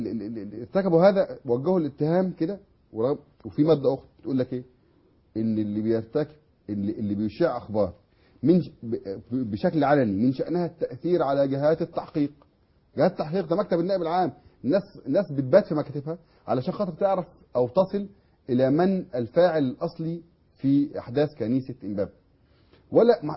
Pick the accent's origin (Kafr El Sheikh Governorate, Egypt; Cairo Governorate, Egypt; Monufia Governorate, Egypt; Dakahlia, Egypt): Monufia Governorate, Egypt; Al-Kammash; ومن قريتي انا قريه الكماش